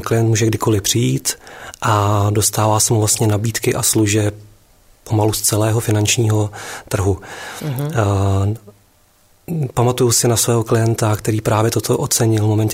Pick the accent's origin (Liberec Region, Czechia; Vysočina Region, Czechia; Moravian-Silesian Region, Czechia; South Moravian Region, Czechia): Liberec Region, Czechia; Turnov; Já jsem vlastně z Turnova, Turnov je 15-tisícové město.